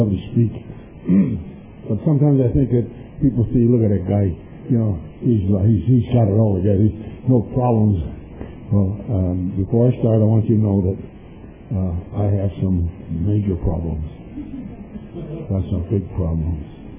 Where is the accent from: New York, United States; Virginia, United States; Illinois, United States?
Illinois, United States; Chicago; I grew up in Chicago. My father was a clergyman. He had a mission on Lincoln and Diversey.